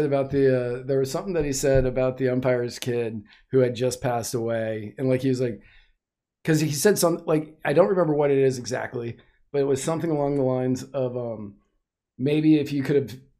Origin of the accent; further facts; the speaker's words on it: Rhode Island, United States; also born or lived in Los Angeles; No, so originally I'm from Los Angeles, but then we moved to Rhode Island when I was a kid